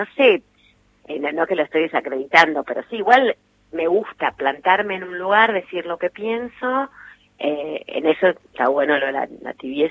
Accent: Bahía Blanca, Buenos Aires Province, Argentina; Nací en Bahía Blanca, viví ahí estos 5 años, tengo recuerdo de mis abuelos

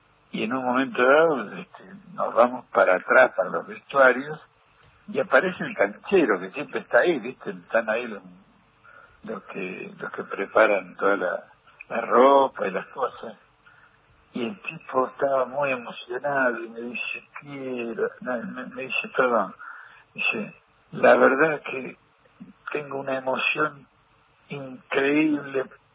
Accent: Italy; now in Banfield, Argentina; cuando vinimos de Italia nos fuimos a Banfield y en la calle Gallo, y la calle Gallo 95, después nos mudamos a Gallo 120

